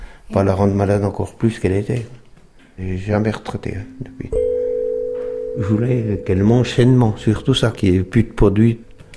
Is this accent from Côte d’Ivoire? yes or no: no; Grande-Verrière, Bourgogne-Franche-Comté, France; also born or lived in Autun; Je suis né à Autun, mais j'ai grandi ici, à la maison à côté, au Crotte-Meunière, Grande-Verrière, dans le Morand.